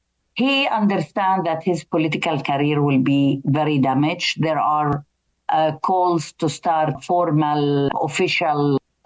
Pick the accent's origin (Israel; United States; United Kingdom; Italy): Israel; Acre, Northern District; I'm now currently in Akka, Acre, up in the north, very close to the Lebanese border. That's my hometown.